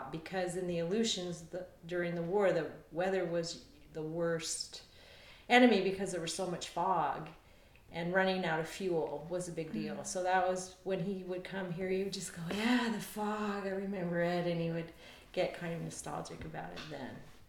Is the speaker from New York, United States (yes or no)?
no; Reno, Nevada, United States; I was born in Reno, Nevada, July 1st, 1957. And I went to school there in high school, and then I went off to college.